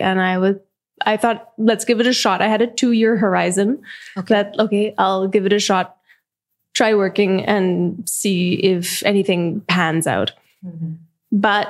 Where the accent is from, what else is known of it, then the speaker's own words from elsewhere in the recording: Vancouver, British Columbia, Canada; I've been born and raised in Vancouver, Canada, and in the same house that I was born in. My mother still lives there.